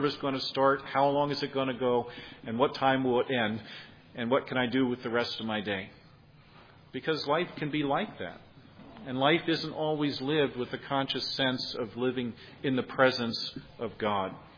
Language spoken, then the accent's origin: English; Gettysburg, Pennsylvania, United States; It reminds me, growing up in Gettysburg, of the local steeples there that would always dong out the time of day.